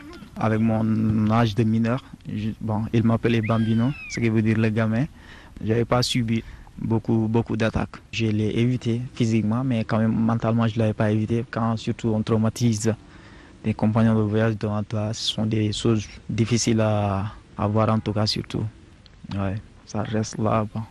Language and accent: French; Senegal; moved away as an adult; now in France; En tant que Sénégalais, ils jugent nécessaire que c'est compliqué.